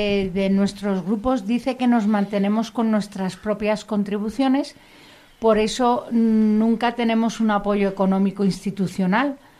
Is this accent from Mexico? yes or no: no; Madrid, Community of Madrid, Spain; yo quería volver a mi ciudad natal, a Madrid, y allí no había grupo